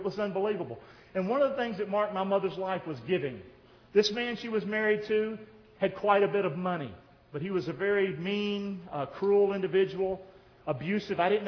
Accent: Rockingham, North Carolina, United States; I grew up in Rockingham, North Carolina. Didn't grow up in a Christian home. Poor as dirt.

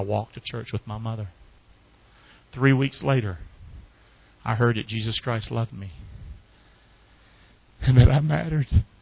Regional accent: Rockingham, North Carolina, United States; I grew up in Rockingham, North Carolina.

